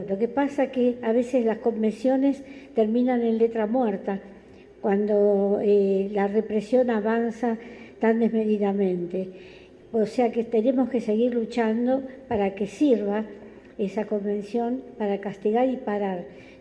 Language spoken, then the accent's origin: Spanish; Argentina; moved away; Porque nosotros cuando salimos de Argentina no estaba tan arraigado el tema del narcotráfico